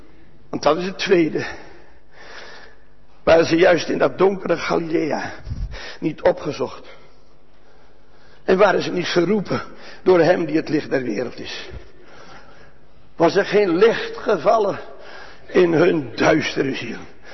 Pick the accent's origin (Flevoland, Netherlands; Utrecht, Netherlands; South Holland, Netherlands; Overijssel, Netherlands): Flevoland, Netherlands; Urk; als dat gaat gebeuren op Urk waar ik vandaan kom, dan gebeurt er wat.